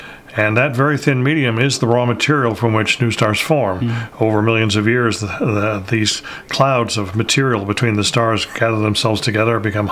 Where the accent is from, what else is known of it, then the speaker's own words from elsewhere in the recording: New London, Connecticut, United States; I'm originally from Connecticut. I grew up in a little town called New London, Connecticut.